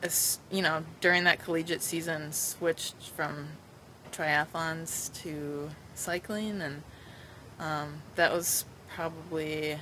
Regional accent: Minnesota, United States; Well, I'm from Minnesota, so I played hockey, obviously, growing

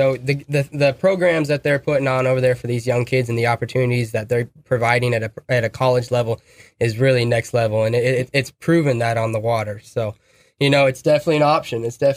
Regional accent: Cherokee Village, Arkansas, United States; also born or lived in Eau Claire, Wisconsin; Well, I was born and raised born in Eau Claire, Wisconsin. Around the age of 8, moved down here with my family to a little town of Cherokee Village, Arkansas

